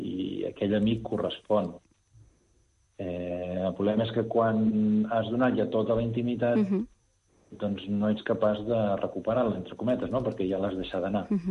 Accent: Girona, Catalonia, Spain; moved away; Si jo mateix soc de Girona i porto molts anys que no estic vivint allà.

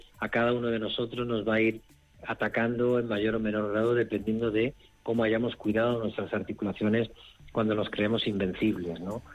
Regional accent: Córdoba, Andalusia, Spain; now in Madrid, Spain; Mi ciudad, mi capital, donde yo nací, donde yo he vivido, donde he sido socio del club.

